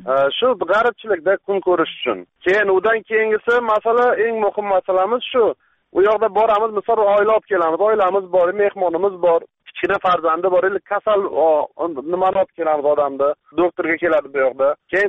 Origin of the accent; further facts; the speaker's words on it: Afghanistan; born there; moved away; Tug'ilgan joyimiz Afg'oniston, fuqaroligimiz Qozog'iston. O'zimiz qozog'imizda, Shirvon viloyatidan.